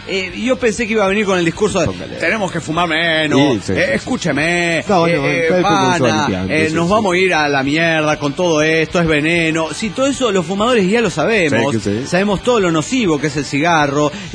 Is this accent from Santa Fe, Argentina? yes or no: yes; Santa Fe, Argentina; de Santa Fe, Argentina.